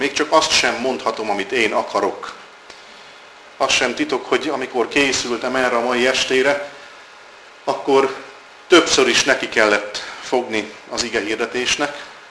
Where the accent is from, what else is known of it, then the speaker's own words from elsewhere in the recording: Debrecen, Hajdú-Bihar, Hungary; Én homokkerti vagyok, Debrecen homokkerti részén nőttem föl.